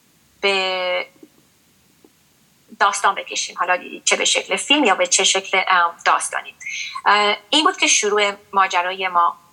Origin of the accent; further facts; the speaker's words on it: Iran; خب ما ایرانی بودیم، ما ایرانی هستیم